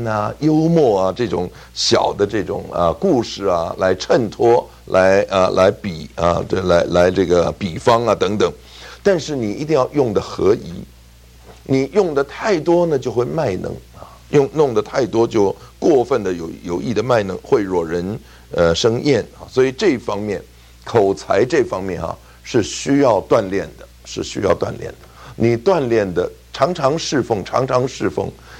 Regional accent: Beijing, China; 感谢上帝让我生在北京啊，我在北京还待了8年。假如按我的祖籍的话，我就糟了，我是江西。

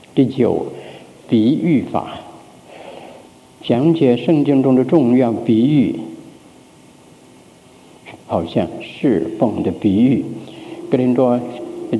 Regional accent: North China, China; 在中国，我在北方长大，冬天呢是围着火炉的

